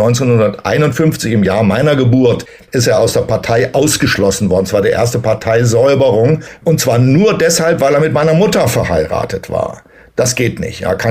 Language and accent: German; Thuringia, Germany; moved away; Ich bin nach der Entwurzelung in meiner Heimat Thüringen, die ich nach wie vor als meine Heimat betrachte, nie wieder heimisch geworden in der Bundesrepublik. Ich bin sehr häufig umgezogen